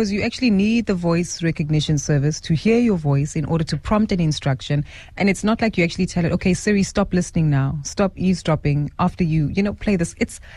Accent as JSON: {"language": "English", "country": "South Africa", "said": "So what does it mean for us as South African customers of Apple products?"}